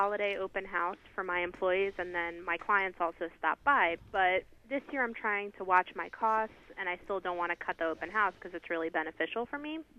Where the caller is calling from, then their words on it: Washington, District of Columbia, United States; I'm in Washington, D.C.